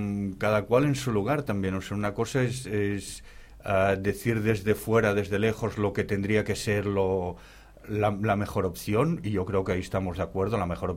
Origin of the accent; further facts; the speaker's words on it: Barcelona, Catalonia, Spain; viviendo en Barcelona, yendo a la escuela en Barcelona, cogiendo el autobús público en Barcelona, pues uno se siente catalán.